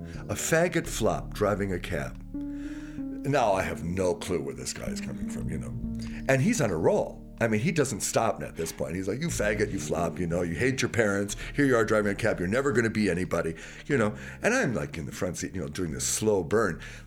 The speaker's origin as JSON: {"language": "English", "region": "Wisconsin", "country": "United States", "said": "I'm fresh from Wisconsin."}